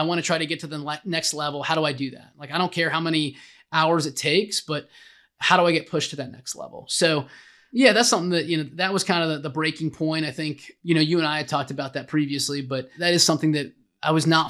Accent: Missouri, United States; Yeah, so born and raised in Missouri, you know, small town kid, very humble upbringing, you know, didn't have a lot of money.

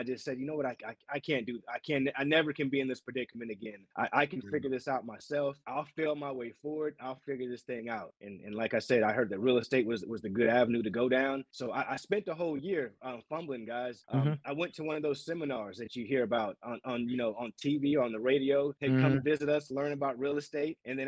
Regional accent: North Carolina, United States; born there; also born or lived in Brooklyn, United States / Washington, D.C., United States / Los Angeles, United States / Japan; I'm from a military family. I was born in North Carolina, lived in Brooklyn, New York, Washington, D.C., Los Angeles, Japan, Arizona.

